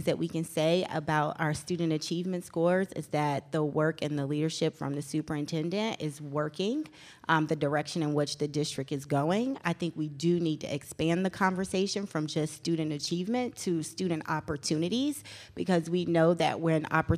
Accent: Charlotte, North Carolina, United States; from Charlotte, and I am so proud to be your Democratic endorsed candidate.

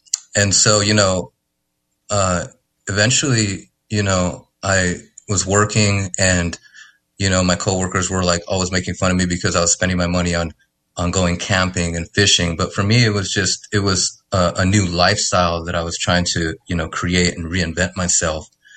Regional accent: San Jose, California, United States; I grew up in South San Jose, a low income community of color.

